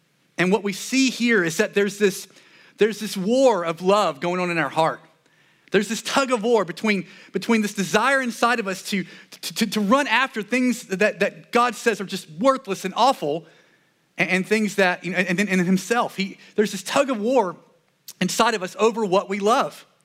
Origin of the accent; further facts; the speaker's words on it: the South, United States; growing up in the South, growing up, you know, around Christianity and being a Christian